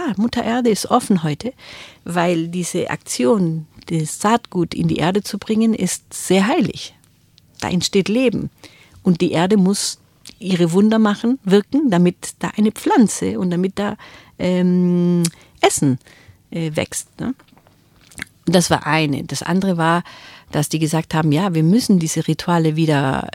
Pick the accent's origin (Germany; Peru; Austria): Peru; ich bin ja in einer Dorfgemeinschaft aufgewachsen in Peru. Ich weiß, wie sich das anfühlt. Und als ich nach Peru wieder zurückkam, nach 18 Jahren, in 2002